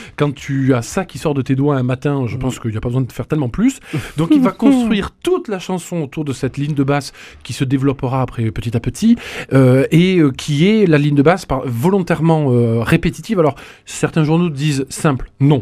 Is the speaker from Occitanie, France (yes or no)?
yes; Toulouse, Occitanie, France; Oui, on est Toulousain.